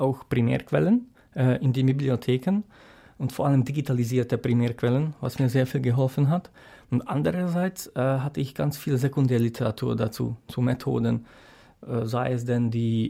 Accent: Slovakia; Aber bei uns in der Slowakei hat deshalb noch eine große Bedeutung diese Germanistik

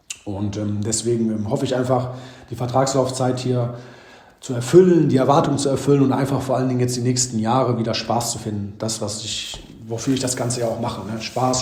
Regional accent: Krefeld, North Rhine-Westphalia, Germany; Und deswegen ist das Krefeld immer meine Heimat.

